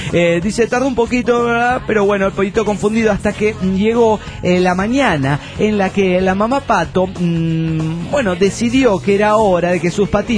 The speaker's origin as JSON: {"language": "Spanish", "country": "Colombia", "lives_now": "Venezuela", "said": "Me encuentro en Valencia, Venezuela. Resulta que aquí usan términos como arrechera y chimbo. La primera palabra, como grosería no grave, resulta que en mi país"}